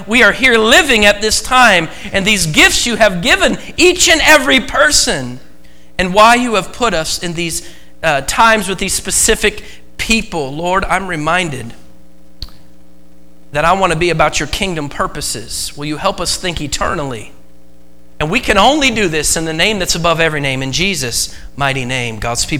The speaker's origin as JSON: {"language": "English", "region": "Oregon", "country": "United States", "tie": "born or raised there", "said": "I was born and raised in the United Methodist Church in Oregon."}